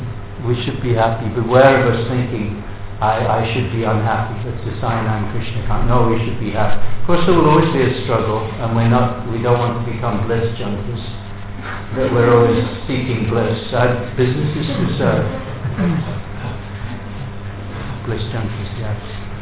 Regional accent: England, United Kingdom; This is my nature, this is how I am, I'm English, I've got a bad sense of humour, and so on.

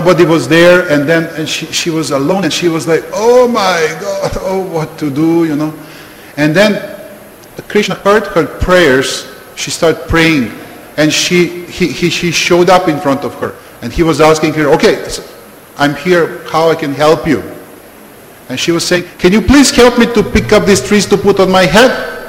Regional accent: Serbia; English is a second language; And Serbia, I'm from Serbia, this is old Yugoslavia, this was quite 80s country.

